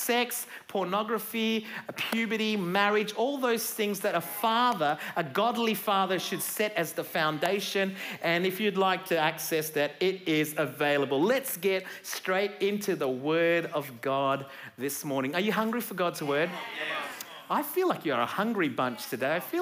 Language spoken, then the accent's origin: English; India; Now listen, I'm Indian, so I just want you to know we really believe in arranged marriages.